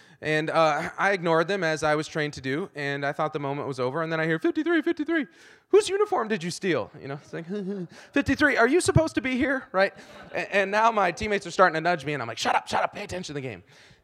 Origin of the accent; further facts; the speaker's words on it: Ann Arbor, Michigan, United States; I was raised in Ann Arbor. I grew up loving Michigan.